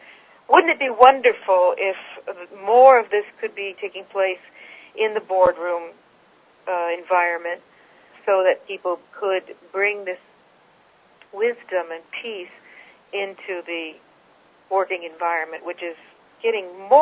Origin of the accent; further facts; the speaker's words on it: San Francisco, California, United States; since I'm from San Francisco, which is anything can happen land